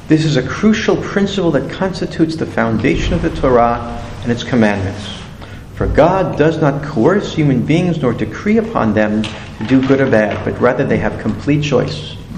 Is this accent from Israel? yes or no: yes; Israel; moved away as an adult; now in United States; when I came to America from Israel … That's what I've been called in Israel.